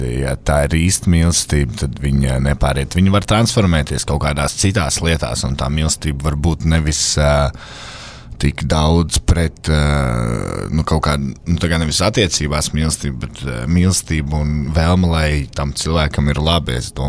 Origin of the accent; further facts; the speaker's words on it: Sabile, Kurzeme, Latvia; no Sabeles.